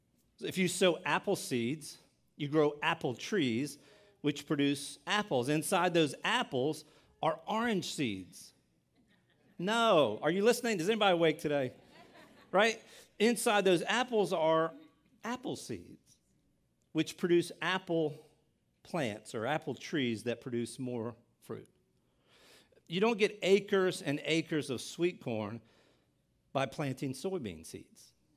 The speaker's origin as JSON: {"language": "English", "region": "Delaware", "country": "United States", "tie": "born or raised there", "said": "It's a beautiful drive up the Eastern Shore to where I grew up in Southern Delaware."}